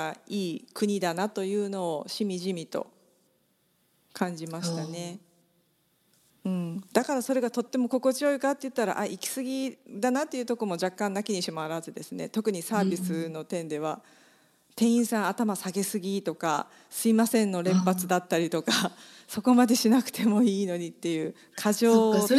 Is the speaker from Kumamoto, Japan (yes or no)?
yes; Kumamoto, Japan; 地元の熊本とあと所要で東京と中期滞在のような感じでいたら、